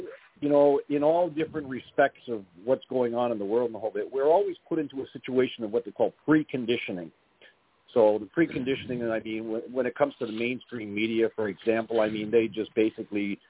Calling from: Canada; Okay. Bitmark Canada here.

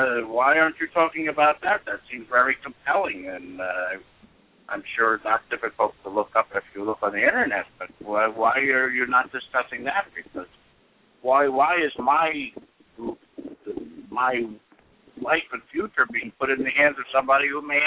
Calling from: New Jersey, United States; I'm calling from Southern Jersey.

